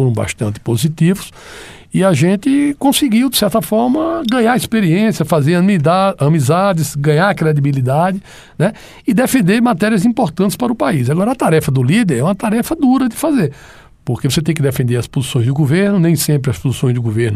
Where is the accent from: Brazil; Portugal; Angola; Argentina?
Brazil; Pernambuco; born there; now in Roraima, Brazil; Eu sou roraimense hoje, eu sou de nascimento pernambucano, mas sou roraimense de opção, né?